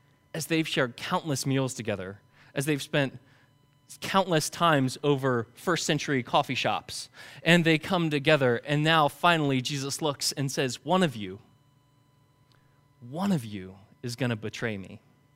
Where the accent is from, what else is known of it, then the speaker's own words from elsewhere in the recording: Myersville, Maryland, United States; And do I look like a native Spanish speaker? Probably not. Born and raised in Myersville, Maryland, right?